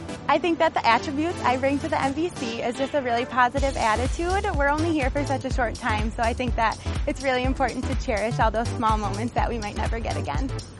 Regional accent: Waseca, Minnesota, United States; I'm from Waseca, Minnesota, and this is my second year on the team.

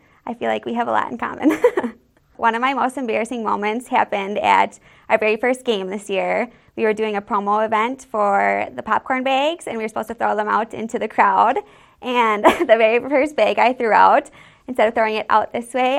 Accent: Maple Grove, Minnesota, United States; I'm from Maple Grove

